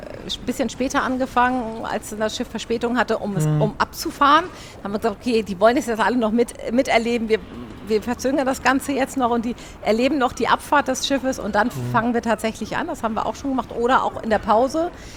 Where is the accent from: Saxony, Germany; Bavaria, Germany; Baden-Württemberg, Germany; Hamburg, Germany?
Hamburg, Germany; weil wir sind Hamburger, kommen auch alle aus Hamburg.